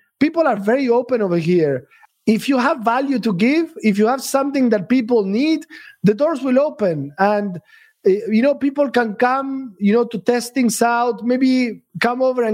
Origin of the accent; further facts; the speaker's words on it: Argentina; now in Dubai, United Arab Emirates; When I first came here 15 years ago, I'm from Argentina